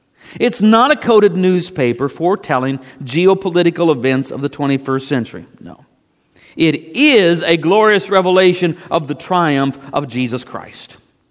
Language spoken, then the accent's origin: English; Savannah, Missouri, United States; As a child, growing up in the First Baptist Church of Savannah, Missouri, I was not always fully engaged in the sermon.